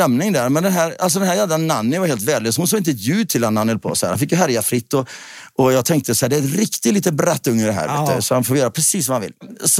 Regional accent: Tidaholm, Västra Götaland County, Sweden; Ja, alltså jag är uppvuxen i Tidaholm.

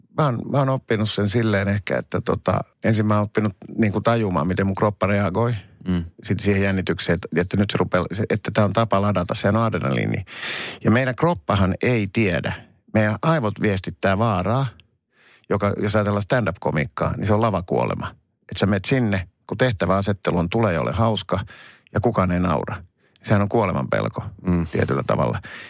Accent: Helsinki, Uusimaa, Finland; kun mä oon helsinkiläinen.

